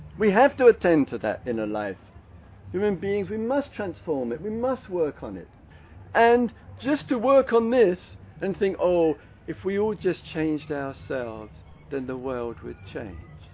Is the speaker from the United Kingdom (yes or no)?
yes; England, United Kingdom; And when I stopped being English, which I stopped a long time ago, it's too embarrassing.